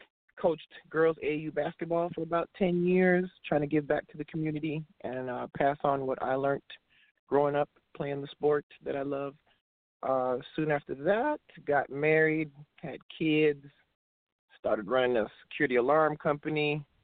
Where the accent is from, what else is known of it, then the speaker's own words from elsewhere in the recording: Toronto, Ontario, Canada; moved away as an adult; now in Houston, United States; Born and raised in Toronto, Canada. Came here to the U.S. to play ball at the University of North Carolina at Charlotte.